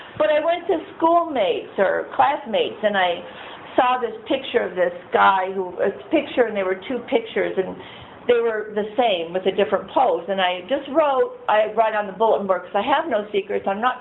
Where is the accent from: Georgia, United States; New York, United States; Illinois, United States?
New York, United States; I'm from New York.